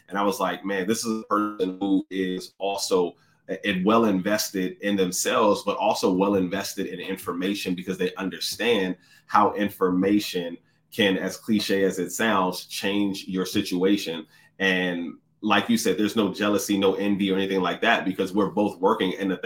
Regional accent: Washington metropolitan area, United States; also born or lived in Pennsylvania; I'm from the DMV area.

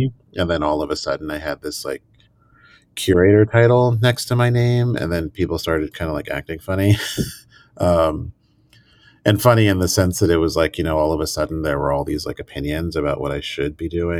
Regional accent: Phoenix, Arizona, United States; now in New York, United States; So I spent like most of my childhood growing up in Phoenix. The thing I joke about is I was born in the swamp and raised in the desert. And I wound up coming here to New York for college.

